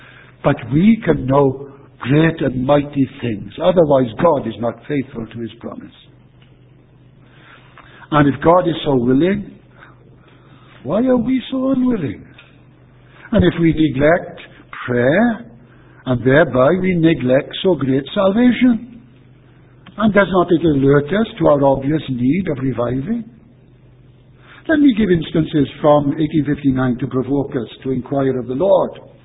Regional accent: Wales, United Kingdom; not just because I'm a Welshman

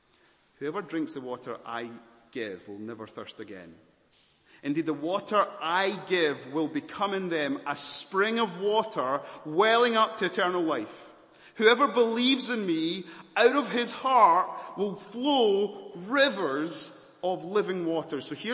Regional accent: Glasgow, Scotland, United Kingdom; also born or lived in Malawi; now in Rotherhithe, United Kingdom; I say, "Oh, sorry, Glasgow, Scotland." No. I mean, ethnicity, where are you really from? Oh, sorry, I was born in Malawi.

